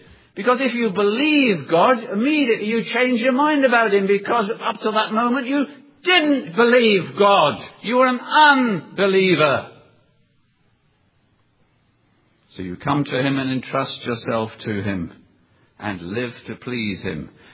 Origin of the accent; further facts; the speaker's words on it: Pakistan; born there; If I say I was born in Pakistan, which I was, except it was British India then, you believe me.